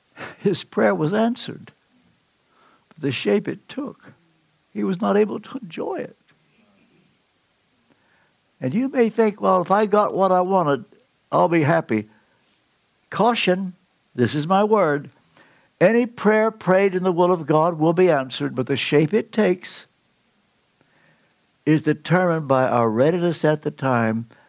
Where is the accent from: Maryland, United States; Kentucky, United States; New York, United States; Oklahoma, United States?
Kentucky, United States; Ashland; I'm from Ashland, Kentucky. I don't get back there often, but when I do, while I'm there, I always take Louise to South Ashland and say, that's the building.